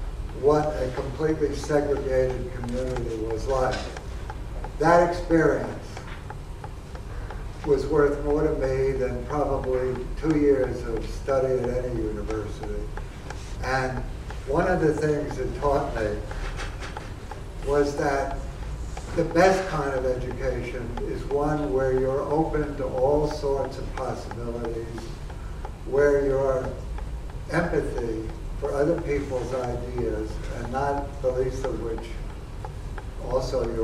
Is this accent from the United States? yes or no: yes; Brooklyn, New York, United States; I grew up in Brooklyn, New York, in very poor circumstances during the Depression.